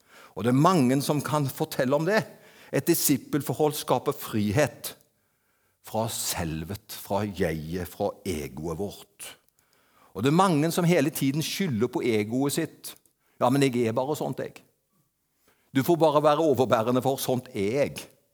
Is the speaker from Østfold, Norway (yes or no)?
no; Avaldsnes, Rogaland, Norway; Jeg kommer fra Avaldsnes på Nordkarmen, men det var Haugesund som var byen.